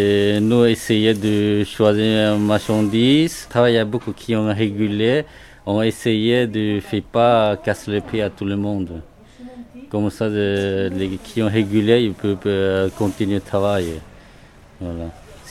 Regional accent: Wenzhou, Zhejiang, China; French is a second language; moved away as an adult; now in France; Je viens du sud de la Chine, ça s'appelle Wenzhou, une ville de Wenzhou. Et à Paris, il y a beaucoup de commerçants chinois qui viennent de cette région. Et je venais en France depuis 1991

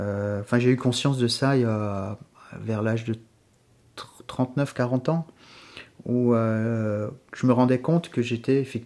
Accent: Grand Est, France; moved away; moi je suis originaire de j'étais frontalier pendant 20 ans, 24 ans, à la frontière allemande et suisse

